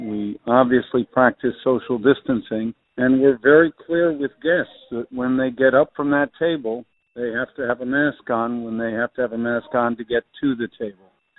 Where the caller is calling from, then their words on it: Conshohocken, Pennsylvania, United States; I'm calling from Conshohocken, Pennsylvania.